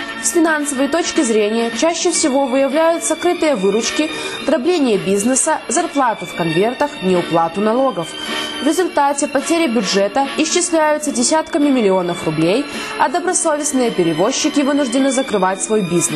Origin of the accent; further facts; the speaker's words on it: Belarus; Мы, белорусы, всегда славились чистыми и ухоженными улицами городов, парками и скверами.